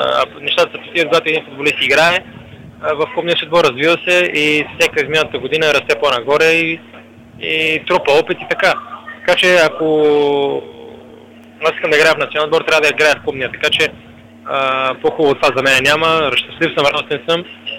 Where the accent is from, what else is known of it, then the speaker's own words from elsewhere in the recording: Italy; also born or lived in Bulgaria; Все пак пълната ми живот е минал в Италия, аз съм израснал в Италия.